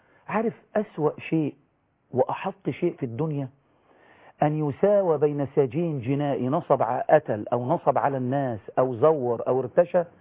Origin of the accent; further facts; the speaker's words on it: Egypt; احنا عندنا في مصر بقى اتقال على ناس اتسجنت سياسيا لانها كانت تعارض النظام